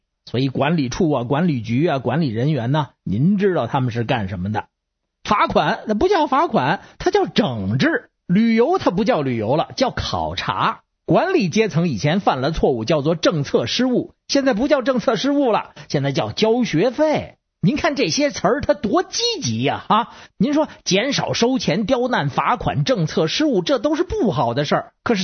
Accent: Beijing, China; now in United States; 在美国这块地方待时间长了

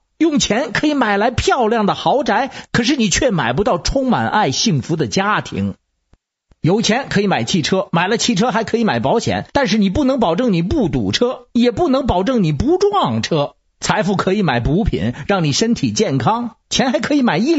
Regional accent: Beijing, China; 我是北京的

